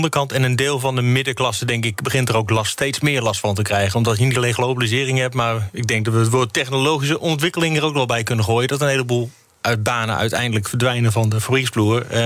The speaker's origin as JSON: {"language": "Dutch", "region": "Groningen", "country": "Netherlands", "said": "ik kom uit Groningen dus"}